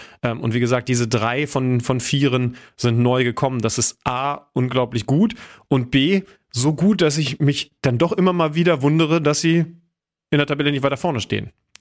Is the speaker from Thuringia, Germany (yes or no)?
no; Lower Saxony, Germany; ein Zonengrenzler, aufgewachsen bei Wolfsburg bzw. Helmstedt. Und dahinter beginnt dann eben schon Sachsen-Anhalt.